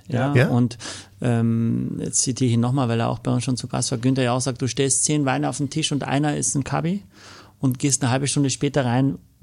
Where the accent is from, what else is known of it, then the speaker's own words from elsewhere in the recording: Austria; auch als Österreicher finde ich, wächst eigentlich nirgends so guter Riesling wie in Deutschland.